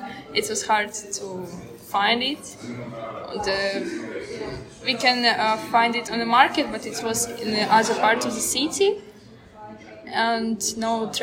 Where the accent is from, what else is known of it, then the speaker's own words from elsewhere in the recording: Ukraine; English is a second language; My father is in my hometown, but and my grandparents. And my city is occupied and destroyed, maybe totally.